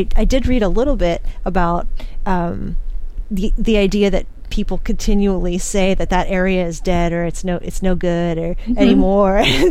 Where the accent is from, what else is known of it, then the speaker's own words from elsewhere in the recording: Pittsburgh, Pennsylvania, United States; I'm from Pittsburgh area, and I went to Kutztown University